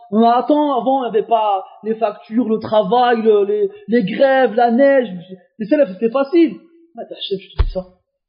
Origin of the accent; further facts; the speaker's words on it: France; born there; Moi, je suis né comme vous en France. Et avant une douzaine d'années, je ne parlais pas un mot d'arabe.